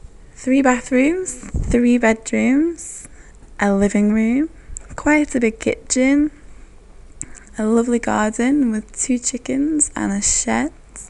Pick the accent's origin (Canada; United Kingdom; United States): United Kingdom; England; I come from England. I live in a semi-detached house with three bathrooms, three bedrooms, a living room, quite a big kitchen